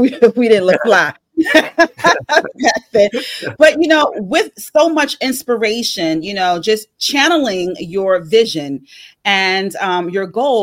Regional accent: Brooklyn, New York, United States; we both grew up in New York City. You're from Hollis. I'm from Queens. I mean, from Brooklyn. No, I didn't just say I'm from Queens. I'm from Brooklyn.

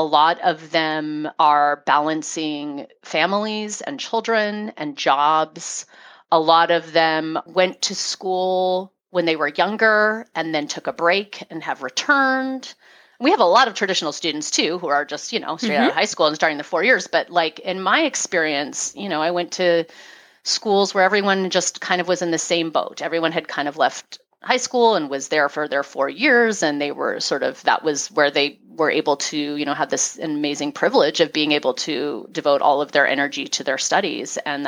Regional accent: Oregon, United States; moving back to Oregon. We're both from Oregon.

